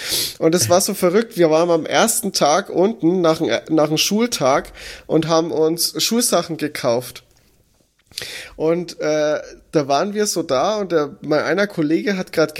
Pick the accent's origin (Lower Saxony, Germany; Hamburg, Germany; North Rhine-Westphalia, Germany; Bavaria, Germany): Bavaria, Germany; als Franke hast hier deine Probleme. bei den Bayern da unten.